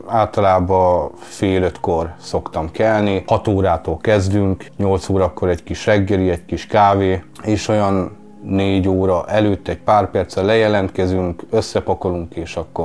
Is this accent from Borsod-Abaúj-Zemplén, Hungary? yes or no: yes; Múcsony, Borsod-Abaúj-Zemplén, Hungary; Itt Múcsonyban nőttem fel